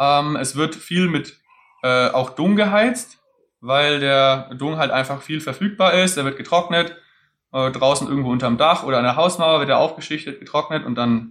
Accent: Germany; Und das ist eine enorme Gratwanderung dann als Deutscher, wo man da eigentlich gewohnt ist, nein, vielen Dank, es ist in Ordnung, man lehnt das dankend ab.

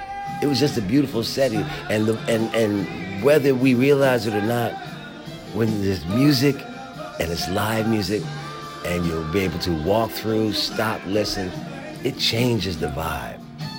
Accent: Philadelphia, Pennsylvania, United States; Now, I grew up in Philadelphia. There's great venues in that city, too.

